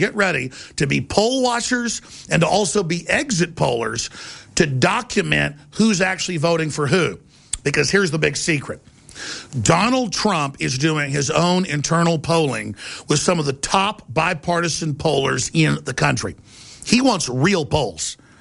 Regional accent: Texas, United States; I am very thankful that I was born in America and that I'm a Texan.

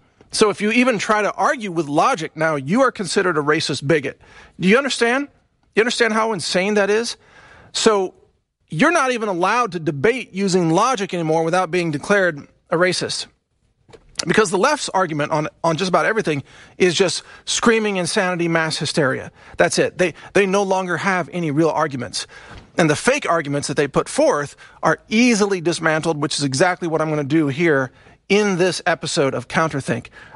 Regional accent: Texas, United States; and I'm a Texan, and I'm a Southerner.

